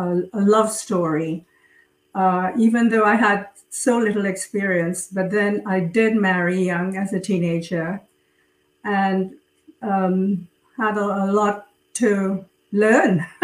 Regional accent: Trinidad & Tobago; born there; also born or lived in England; I was born in the Caribbean in a multicultural society, Trinidad. Although I'm British and French, it was British at the time. Mm-hmm. And I went to school in England, another British island.

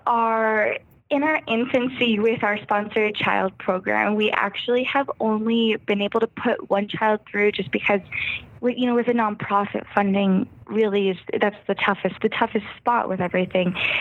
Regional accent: United States; Absolutely. Well, I'm from the States, so.

